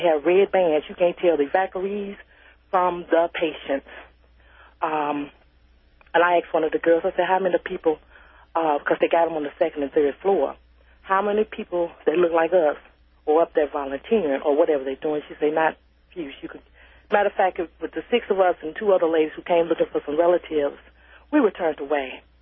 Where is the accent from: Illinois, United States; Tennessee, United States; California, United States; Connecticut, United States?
Illinois, United States; East St. Louis; I'm from East St. Louis.